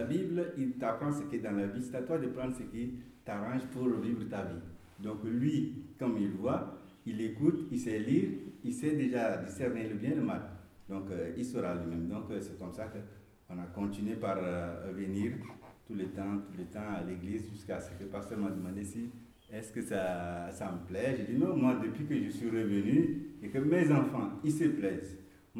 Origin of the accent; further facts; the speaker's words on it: Chad; moved away; ce verset, c'est la seule chose qui m'est restée de mon enfance, de souvenir que j'ai quitté le Tchad quand j'ai quitté le Tchad en 1979, jusqu'à aujourd'hui.